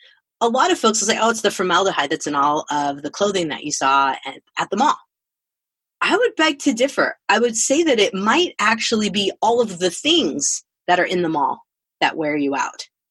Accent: Illinois, United States; so our folks in Illinois, in my home state.

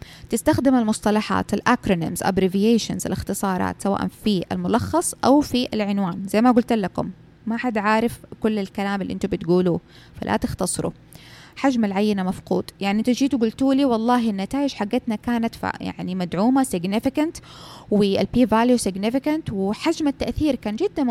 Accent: Saudi Arabia; ما أعرف إذا عندنا في السعودية يطلبوها أو لا

